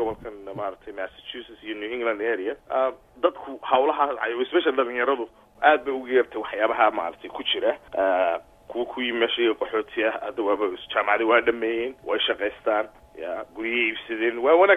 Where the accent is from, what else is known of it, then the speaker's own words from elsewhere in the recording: Hargeisa, Woqooyi Galbeed, Somalia; born there; anigu 2003 baan mar tegi magaaladii aan ku dhashay hargeysa